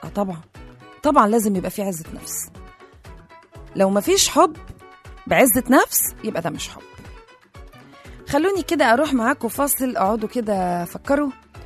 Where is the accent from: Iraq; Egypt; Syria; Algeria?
Egypt; في مثل كده عندنا في مصر زمان كان يقولك ايه